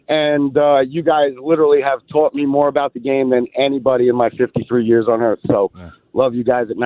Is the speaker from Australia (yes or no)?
no; Brooklyn, New York, United States; And as far as the Georgia-Bama game goes, you might hear in my accent, I'm a Brooklyn boy, but I married a Canton girl.